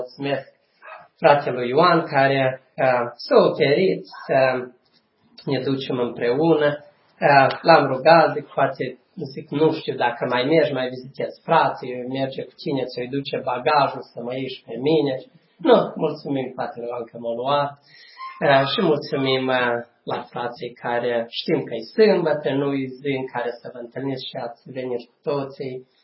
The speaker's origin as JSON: {"language": "Romanian", "region": "Bessarabia", "country": "Moldova", "moved": "yes", "lives_now": "United States", "said": "cineva sunt din Moldova, din Basarabia, din mai perioadă de timp în Statele Unite."}